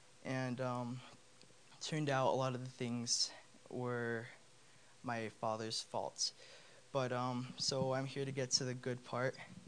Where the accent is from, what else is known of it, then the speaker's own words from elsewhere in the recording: Colorado, United States; I'm a sophomore in high school. I'm from Colorado. Grew up in church.